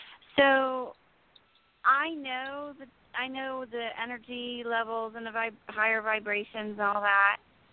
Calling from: New Jersey, United States; I'm in New Jersey.

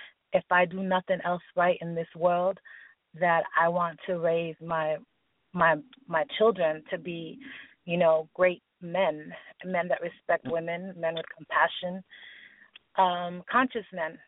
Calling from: San Antonio, Texas, United States; I am calling from San Antonio, Texas.

